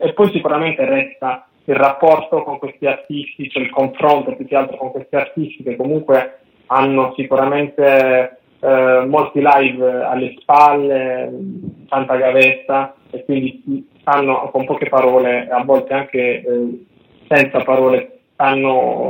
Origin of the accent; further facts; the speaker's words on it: Apulia, Italy; entra anche qualcosa della mia terra, quindi della Puglia